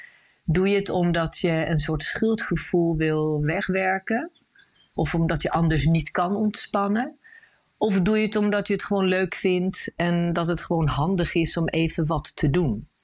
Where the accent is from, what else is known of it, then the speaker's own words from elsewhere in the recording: Sweden; we hebben een huisje in Zweden waar ik vandaan kom.